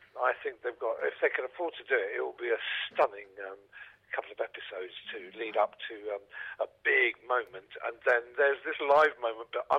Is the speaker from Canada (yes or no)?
no; London, United Kingdom; accent: Cockney; Oh, listen, I'm a Cockney and I don't understand it, so, and I've worked on it.